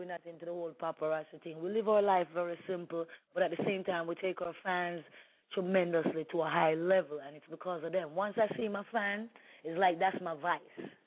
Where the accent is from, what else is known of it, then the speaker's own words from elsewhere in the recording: Jamaica; because I'm really from Jamaica. I love my laid-back lifestyle, you know, the river, the beaches and everything.